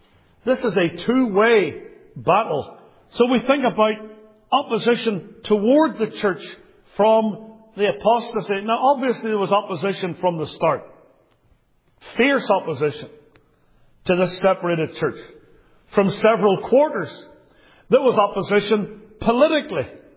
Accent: Northern Ireland, United Kingdom; In 1859, a great awakening occurred in my home country, in Ulster, in which that church was to the fore and was greatly used of God.

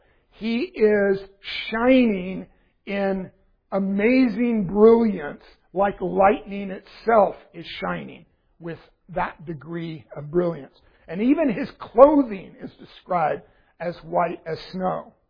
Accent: Texas, United States; but I grew up in Texas where lightning was really brilliant and obvious, and there were lots and lots of thunderstorms

